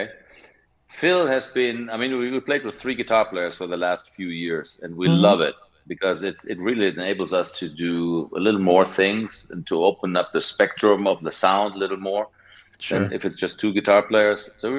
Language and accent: English; Germany; we are from Germany, the band started there.